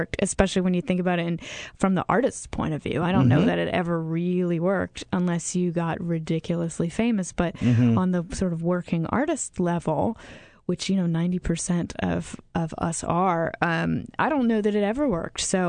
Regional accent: Virginia, United States; growing up in Virginia and going to camp out in the Shenandoah Valley

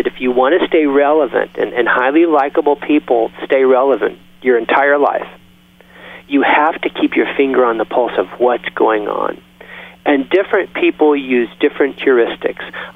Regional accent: Clovis, New Mexico, United States; also born or lived in Lubbock, United States; where I was born in Lubbock and raised in Clovis and weaned on music like … that kind of stuff

